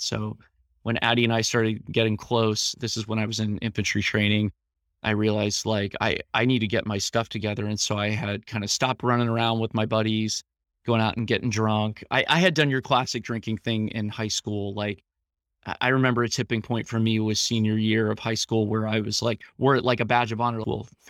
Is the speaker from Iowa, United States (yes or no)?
no; Columbus, Ohio, United States; Well, I grew up here in Columbus, Ohio, in the Central Ohio area.